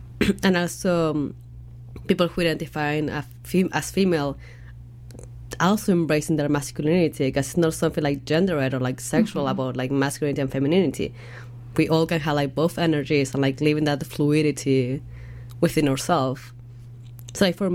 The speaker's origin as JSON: {"language": "English", "country": "Argentina", "tie": "born or raised there", "second_language": "English", "said": "I'm 25 now, so. And again, growing up in Argentina, social media wasn't really a thing back at the time, too."}